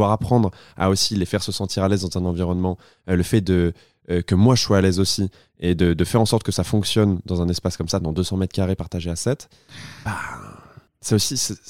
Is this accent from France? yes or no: yes; Tours, Centre-Val de Loire, France; Non, je viens de Tours.